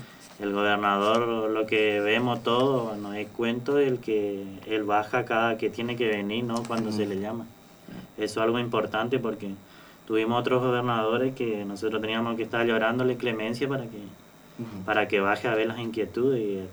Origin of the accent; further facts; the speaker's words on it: Ituzaingó, Argentina; born there; de donde yo nací, de Ituzaingó, y que es estudiante también. Bueno, mi papá es de Pellegrini, mi mamá es mercedeña. O sea, somos familia humilde